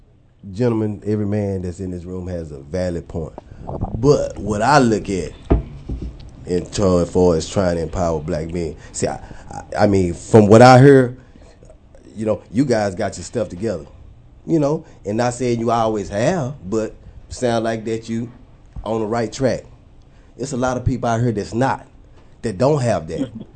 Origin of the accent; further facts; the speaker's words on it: New Orleans, Louisiana, United States; I dealt with it growing up in New Orleans.